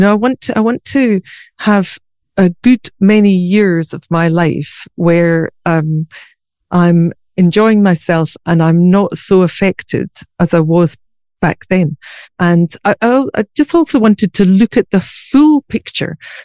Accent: Scotland, United Kingdom; so I was brought up in Scotland and we used to go on sailing holidays and run wild in the fields and pick strawberries

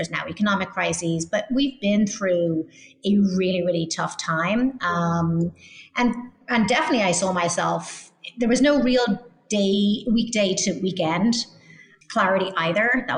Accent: Ireland; I mean, actually, I'm originally Irish

